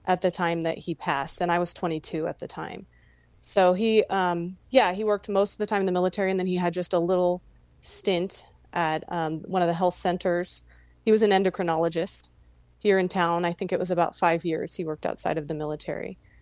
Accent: El Paso, Texas, United States; also born or lived in Virginia / Colorado; now in San Antonio, United States; So I was born in Virginia, and then I lived in Colorado for a little while when I was young. And then the bulk of my young life, I lived in El Paso, Texas. So I really have been in Texas for a long time.

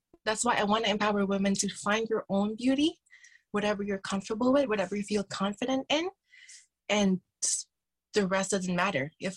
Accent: Philippines; now in Canada; Growing up being Filipina, the beauty standard in the Philippines is actually a lot similar here in Canada

